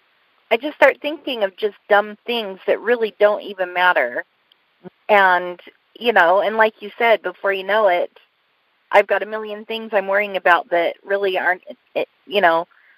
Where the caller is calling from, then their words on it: Sandy, Utah, United States; I'm in Sandy, Utah.